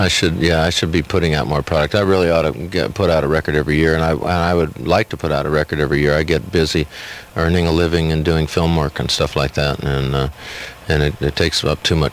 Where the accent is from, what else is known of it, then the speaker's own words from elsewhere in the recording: the South, United States; Especially, I grew up in the South, and, and R&B was it.